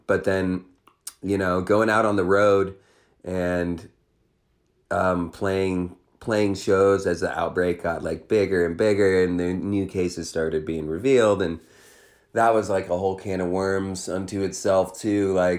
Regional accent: Lewiston, Idaho, United States; moved away; Indeed. I am from Lewiston, Idaho.

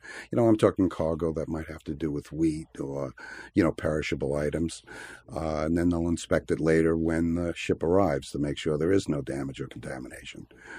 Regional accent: Queens, New York, United States; I mean, no, I wasn't born here. I grew up in Queens, and actually, it was a woman that brought me out this way.

